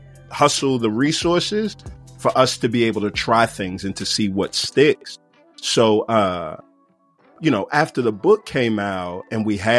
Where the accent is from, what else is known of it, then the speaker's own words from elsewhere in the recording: Houston, Texas, United States; of the talking pieces throughout the course of the album were from the show that we did in Houston, my hometown, 2022.